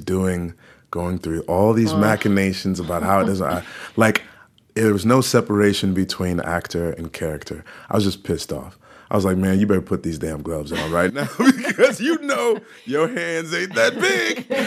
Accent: St. Louis, Missouri, United States; I'm from St. Louis, Missouri. So when I'm in the Midwest, Army Wives reigns supreme.

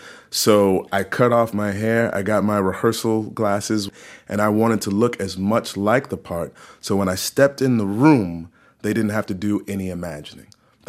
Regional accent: St. Louis, Missouri, United States; I'm from St. Louis, Missouri. So when I'm in the Midwest, Army Wives reigns supreme.

